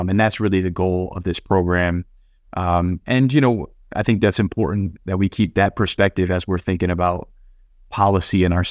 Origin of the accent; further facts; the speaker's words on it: New Haven, Connecticut, United States; I mean, I grew up in New Haven, between New Haven and West Haven. A lot of the folks in my community, you know, never owned a home.